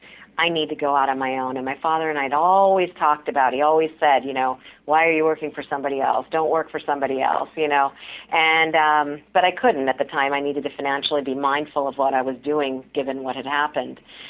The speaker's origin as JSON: {"language": "English", "town": "Mount Vernon", "region": "Virginia", "country": "United States", "tie": "born or raised there", "said": "So I'm a first-generation Indian American. My father happened to meditate daily. We grew up in Mount Vernon, which is outside of Alexandria. It's where George Washington's home is."}